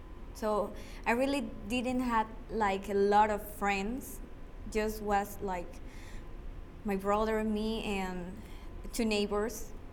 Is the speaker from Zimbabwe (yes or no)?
no; Arraiján, Panamá Oeste, Panama; English is a second language; I was born here in Panama, in Panama City. But I live in Arraiján, in the other side of the bridge, till 17, 18 years old. Then we moved to Panama.